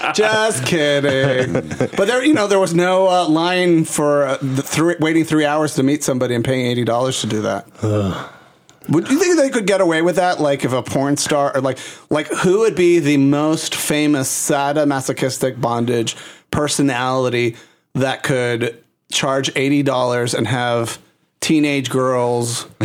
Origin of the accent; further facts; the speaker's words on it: Chicago, Illinois, United States; And so, you know, we grew up in Chicago. We came of age. We've seen IML every single year.